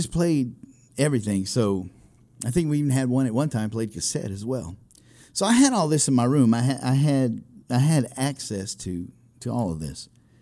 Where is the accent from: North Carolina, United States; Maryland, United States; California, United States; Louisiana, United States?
Louisiana, United States; Jennings; So that's just a little bit of history of growing up in Jennings, Louisiana, where I still reside now.